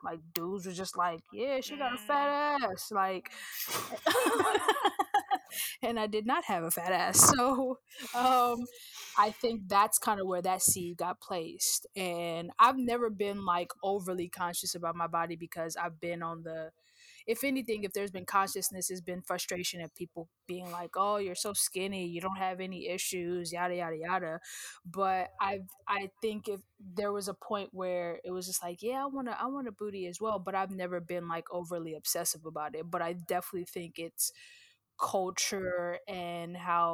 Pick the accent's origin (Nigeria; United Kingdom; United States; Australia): Nigeria; But traditionally speaking, as a Nigerian, like, being plump was not like a frowned upon thing.